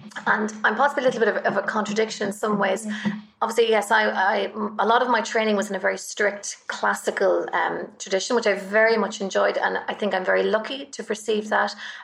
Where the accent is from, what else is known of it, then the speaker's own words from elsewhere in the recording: Ireland; as an Irish musician and musicologist, I love to see how Stanford has brought the two ideas together.